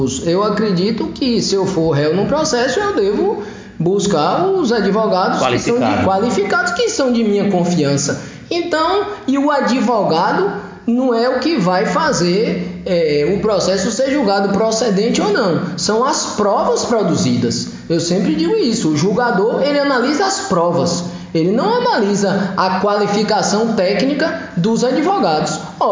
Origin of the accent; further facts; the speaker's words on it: Jequié, Bahia, Brazil; deixo um abraço aí para a cidade de Jequié, minha cidade de coração, onde eu fui criado, onde minha família reside.